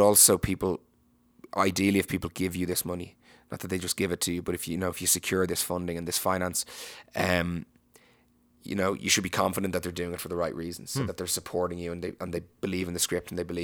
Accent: Ireland; it's instinctive, I guess, as an Irish person. You know, we have a little bit of a dark past.

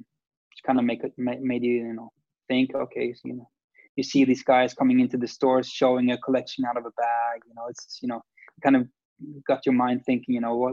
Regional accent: Sweden; Growing up in Sweden was like a thirst for culture, you know.

